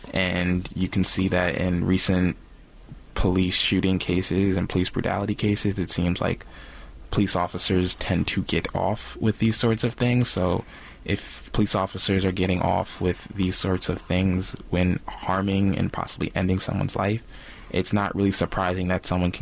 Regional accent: New Jersey, United States; now in Washington, United States; I'm originally from New Jersey. Shout out to New Jersey. And I always tell her I love the city of Washington, D.C.

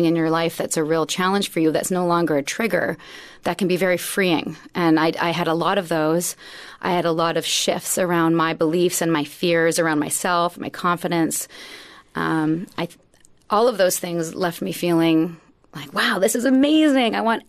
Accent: Vancouver, British Columbia, Canada; in my hometown of Vancouver, which had never been done before.

